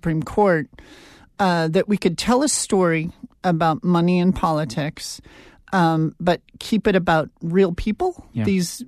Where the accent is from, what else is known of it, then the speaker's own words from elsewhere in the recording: Montana, United States; But as you said, I'm from Montana, and pay attention to the politics there and go back a lot.